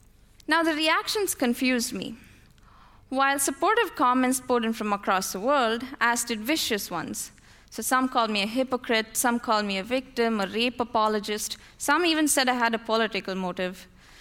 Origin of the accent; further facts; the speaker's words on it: India; As an Indian, I felt embarrassment and disbelief.